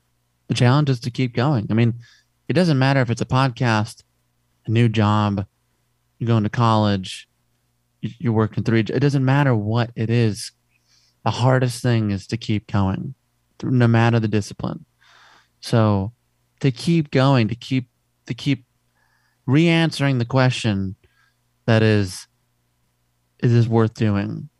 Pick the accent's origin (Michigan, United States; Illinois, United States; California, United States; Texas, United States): Illinois, United States; Chicago; You know, I come from Chicago